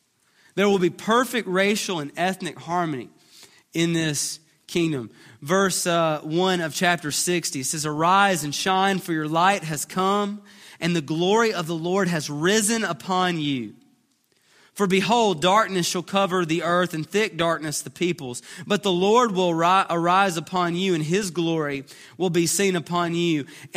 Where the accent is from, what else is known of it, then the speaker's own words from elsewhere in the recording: Duncanville, Texas, United States; We're from Duncanville.